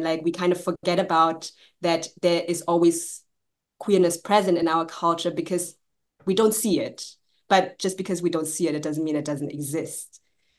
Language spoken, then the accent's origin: English; Frankfurt, Hesse, Germany; I'm from Frankfurt, which means that the prominence of the community isn't as big as, let's say, for example, in Berlin, where there's a really big community.